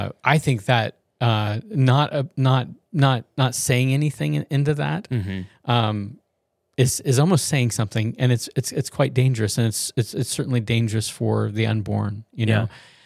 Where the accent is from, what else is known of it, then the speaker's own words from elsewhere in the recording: United States; it's like your duty and also your privilege as a Christian and as an American.